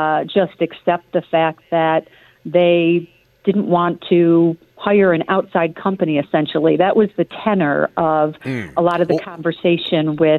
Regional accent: North Tonawanda, New York, United States; I wear my love for my hometown, the city of North Tonawanda, on my sleeve

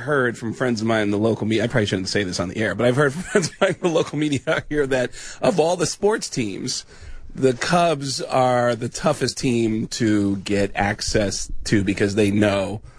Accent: Mount Vernon, New York, United States; now in Chicago, United States; I'm from New York. My birthright was the Yankees. I grew up 10 miles from Yankee Stadium in Mount Vernon, New York.

